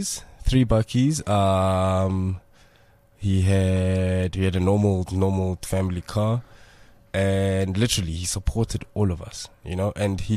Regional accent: Soweto, Gauteng, South Africa; if you look at pictures of the house we grew up in Zone 9, the old pictures of 4-bedroom house

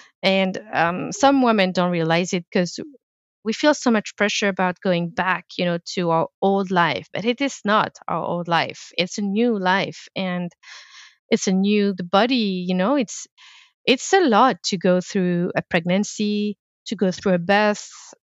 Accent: France; And France, I mean, I come from France and I've always thought that we were in a good place in France.

